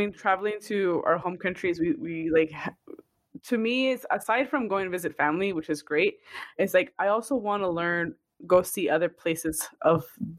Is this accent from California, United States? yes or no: yes; Los Angeles, California, United States; So I grew up by like, you know where Kenneth Hahn, the park is? But yeah. Like on La Brea in Washington.